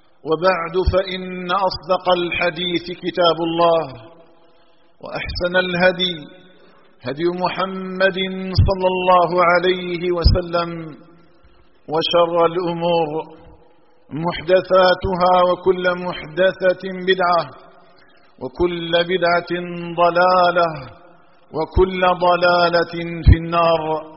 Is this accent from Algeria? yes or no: yes; Algeria; بلدنا الجزائر